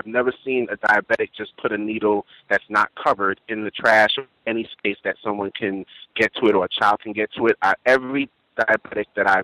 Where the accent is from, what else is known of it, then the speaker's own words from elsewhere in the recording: Brooklyn, New York, United States; That stuff used to happen at Coney Island. I'm from Brooklyn.